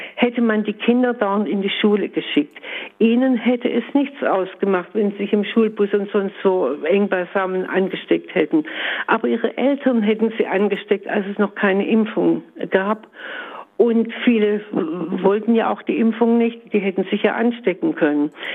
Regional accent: Stuttgart, Baden-Württemberg, Germany; now in Frankfurt, Germany; ich bin ja schon über 80, noch fit und so weiter. Ich bin Stuttgarterin, bin vor 5 Jahren nach Frankfurt gezogen, 6 Jahre sind schon.

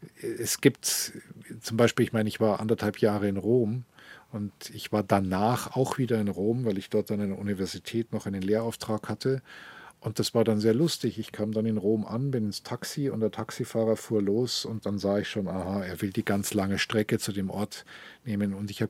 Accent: Munich, Bavaria, Germany; München ist meine Heimatstadt, das ist gar keine Frage. Tel Aviv ist auch ein Stück Heimat.

